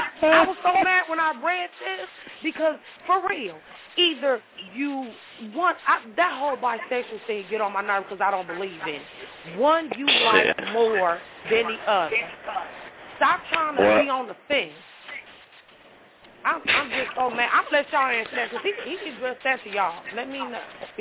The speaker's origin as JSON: {"language": "English", "town": "Vancouver", "region": "British Columbia", "country": "Canada", "said": "I'm from Vancouver."}